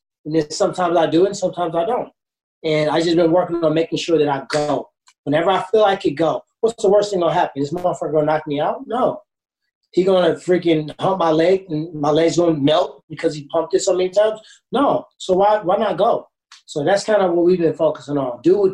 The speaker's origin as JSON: {"language": "English", "town": "Ferguson", "region": "Missouri", "country": "United States", "tie": "born or raised there", "said": "I grew up in Ferguson. The actual street where the riot happened on is my street. So that's where I grew up at."}